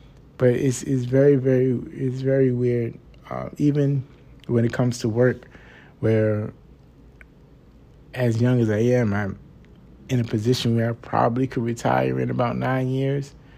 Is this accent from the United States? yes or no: yes; New York, United States; from New York.